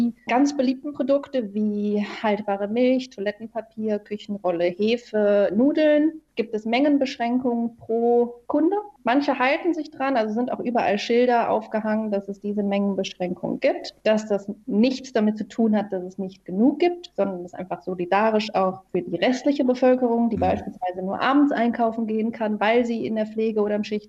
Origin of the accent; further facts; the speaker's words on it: Cologne, North Rhine-Westphalia, Germany; als Kölner sagt man ja sowieso immer, jeder Jack ist anders.